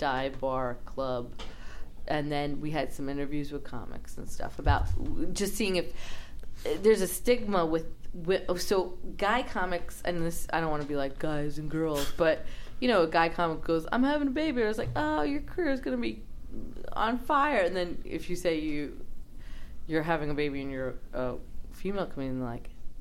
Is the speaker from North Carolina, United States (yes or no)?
no; New York, United States; now in Los Angeles, United States; See, it's not like I come from a place that's a small town. Like, I come from New York, so when I got out here, it wasn't like, ooh.